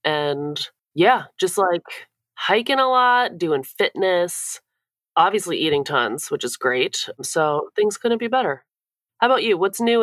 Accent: New Jersey, United States; moved away; I mean, when I was growing up in New Jersey, we only had like the big bulbous, almost like purple black skinned eggplant

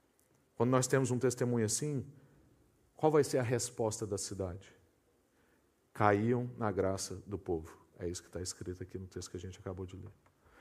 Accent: Inhumas, Goiás, Brazil; born there; A cidade onde eu nasci tem um alcunha que chama Goiabeira. A cidade chama Inhumas

